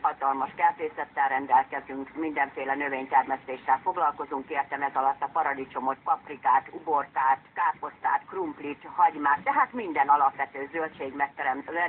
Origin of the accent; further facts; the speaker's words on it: Esztár, Hajdú-Bihar, Hungary; mi alapvetően egy nagyon jó közösségből, Esztárközségből vagyunk itt